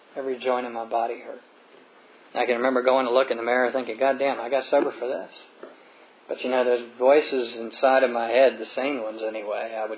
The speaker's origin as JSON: {"language": "English", "region": "Virginia", "country": "United States", "tie": "born or raised there", "said": "I grew up in the area. I grew up in the Virginia area. I grew up with service people."}